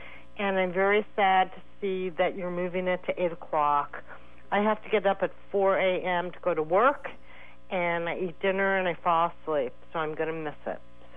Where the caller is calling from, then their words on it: San Francisco, California, United States; I'm calling from San Francisco, Bernal Heights.